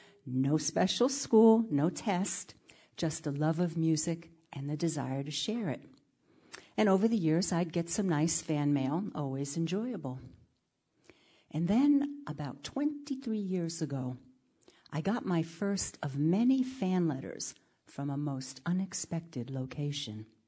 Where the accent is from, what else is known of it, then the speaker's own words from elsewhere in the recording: Bronx, New York, United States; When I was a kid growing up in the South Bronx, almost all the fellas did some a cappella singing on the street corner.